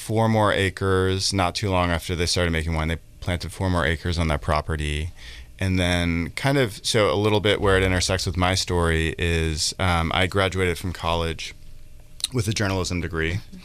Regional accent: San Francisco, California, United States; also born or lived in Arlington, Virginia; I was born in Arlington, Virginia, but most of my childhood was in the Bay Area, mainly in San Francisco for kind of my elementary school years, and then Marin for my high school years.

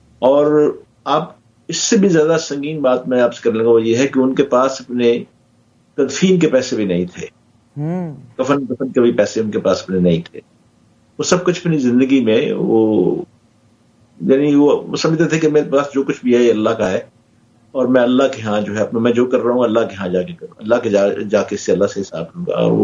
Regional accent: Pakistan; born there; اور میری والدہ کیونکہ ہجرت پاکستان کرتے ہوئے بہت دکھ صدمہ سہ کے آ چکی تھی پاکستان کے اندر, اور ایک کمرے کا مکان کرائے کا ہمارے پاس موجود تھا جس میں میری پیدائش ہوئی

